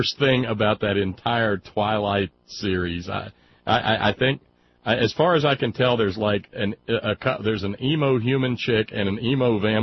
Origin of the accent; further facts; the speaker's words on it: Appalachia, United States; As an Appalachian, David, you can understand that this has a certain amount of resonance with me.